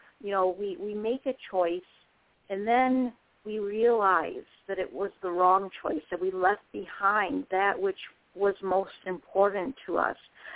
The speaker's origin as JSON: {"language": "English", "region": "Wisconsin", "country": "United States", "also_born_or_lived": "Texas", "moved": "as an adult", "said": "I now live back in Wisconsin, but back when I was like 19, I moved from Wisconsin to Texas, and it's quite a a culture shock kind of, especially as far as weather goes."}